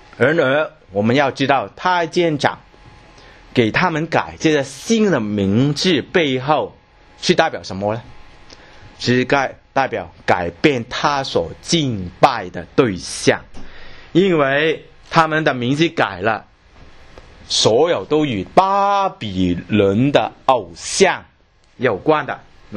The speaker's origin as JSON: {"language": "Chinese", "country": "China", "said": "我们中国人就没有关系了啊，什么都觉得很好吃。"}